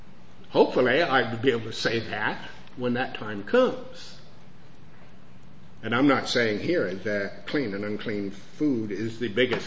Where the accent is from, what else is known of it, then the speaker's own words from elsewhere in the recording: Oregon, United States; I grew up in Oregon where we saw a lot of sawmills.